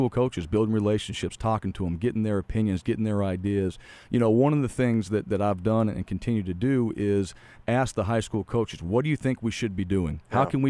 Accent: Boise, Idaho, United States; I grew up in Boise, played at Boise State, understand that when you play in your home state, there's a lot of pride there.

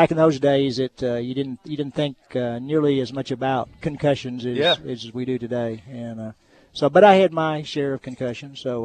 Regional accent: Piggott, Arkansas, United States; little town up in northeast Arkansas.

